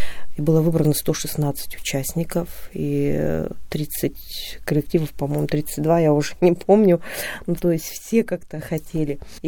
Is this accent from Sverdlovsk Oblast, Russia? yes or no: no; Komi Republic, Russia; moved away; Я уроженка республики Коми. 7 лет назад я сюда переехала, и фестиваль зародился на земле Коми.